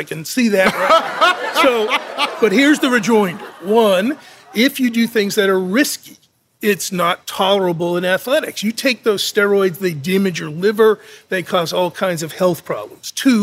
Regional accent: Boston, Massachusetts, United States; I'm from Boston. We call him a jerk.

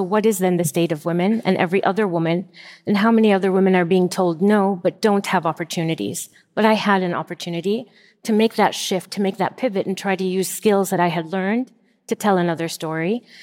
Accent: United States; So I grew up in the States. I arrived in the States, I was 7 years old and 30 with two children when I went home.

